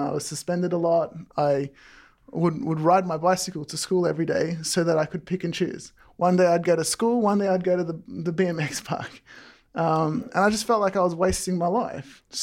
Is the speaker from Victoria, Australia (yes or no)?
yes; Melton, Victoria, Australia; So originally I'm from the Western suburbs in Victoria, Australia.